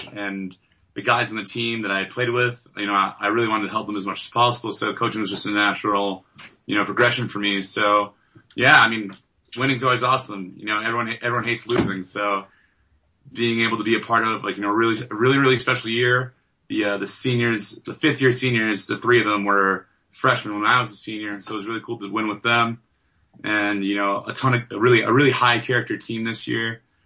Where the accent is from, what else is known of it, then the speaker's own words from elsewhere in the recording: Colorado, United States; And, you know, I'm from Colorado. I grew up here.